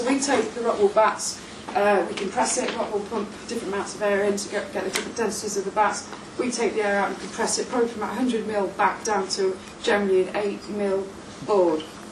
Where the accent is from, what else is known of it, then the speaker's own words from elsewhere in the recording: Scotland, United Kingdom; because I'm Scottish, I don't know how I'm doing that.